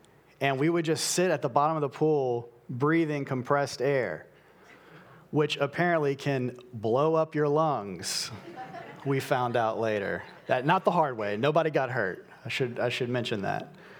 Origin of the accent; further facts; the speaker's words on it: New Iberia, Louisiana, United States; I grew up in New Iberia, grew up in the country, had a lot of free time